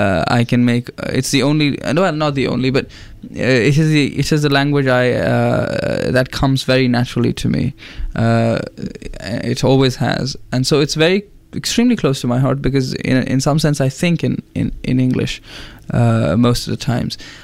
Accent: Jammu and Kashmir, India; when I was growing up in Kashmir, music was again like an expression of poetry.

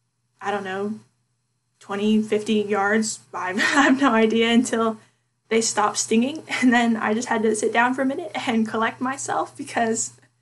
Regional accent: Pennsylvania, United States; I'm from Pennsylvania. West Virginia is like a whole nother universe from Pennsylvania

